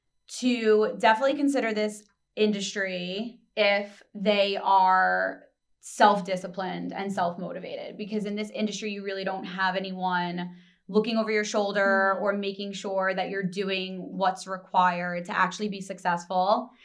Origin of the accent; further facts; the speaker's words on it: Brooklyn, New York, United States; but I was born and raised in Brooklyn. I moved to New York City when I attended college here a while back. I've been living in Manhattan now for 13 years, and my family's Italian